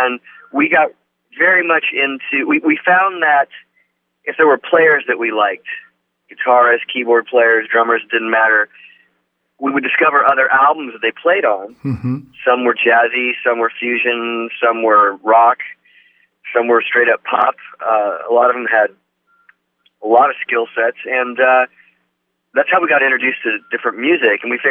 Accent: San Francisco, California, United States; where I grew up in San Francisco area

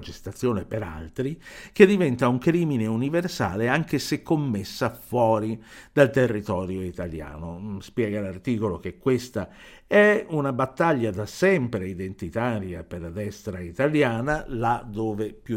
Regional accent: Emilia-Romagna, Italy; da emiliano cresciuto in Emilia

